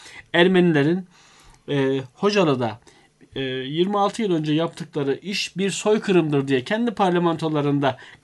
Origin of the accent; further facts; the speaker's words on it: Adana, Turkey; Şimdi ben Adanalıyım.